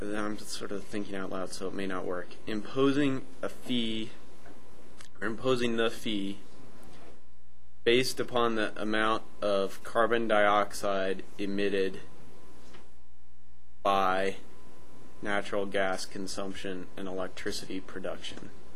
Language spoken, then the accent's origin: English; Boulder, Colorado, United States; And I'm from Boulder.